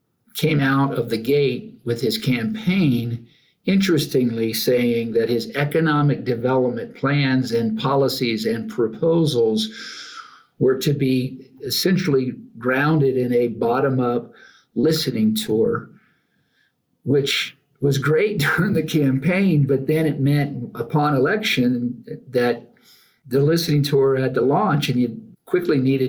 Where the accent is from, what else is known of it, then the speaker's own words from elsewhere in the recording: Texas, United States; now in Aspen, United States; those 18 solid growing up years down in South Tex